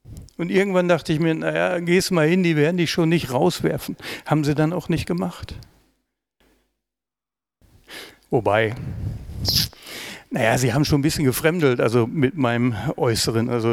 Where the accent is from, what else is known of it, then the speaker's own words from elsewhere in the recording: North Rhine-Westphalia, Germany; ich komme aus dem Pott, im Endeffekt alles kleine Dörfer.